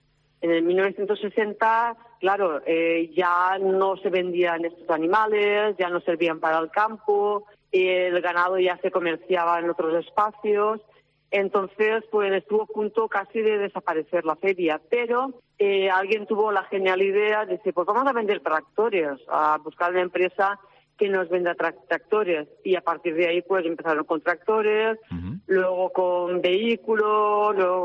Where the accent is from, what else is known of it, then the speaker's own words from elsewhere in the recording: Cocentaina, Valencian Community, Spain; yo que soy de Cofentaina, el turrón.